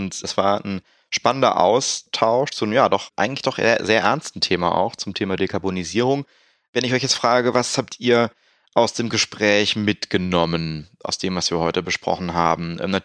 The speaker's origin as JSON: {"language": "German", "region": "Rhineland", "country": "Germany", "said": "der Uli und ich als Rheinländer"}